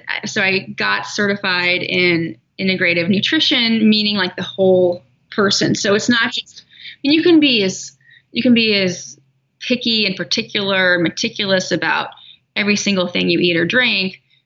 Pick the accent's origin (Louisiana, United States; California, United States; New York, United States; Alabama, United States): California, United States; I grew up in California where I was pretty athletic, you know, always outside.